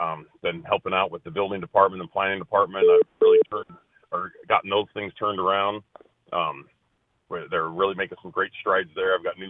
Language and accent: English; California, United States; I was born and raised right here in Shasta County. I grew up in the Enterprise area. Went to the same high school that my parents graduated from, Enterprise High.